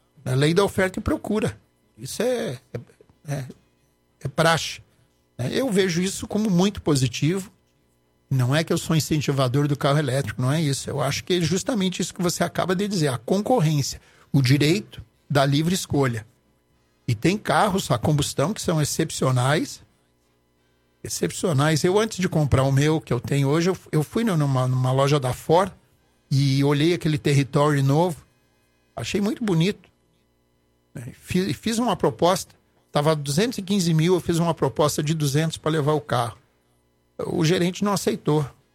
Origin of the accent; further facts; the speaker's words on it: Cachoeira do Sul, Rio Grande do Sul, Brazil; born there; Lá onde eu nasci, Cachoeira, o Rio Jacuí está quase no limite.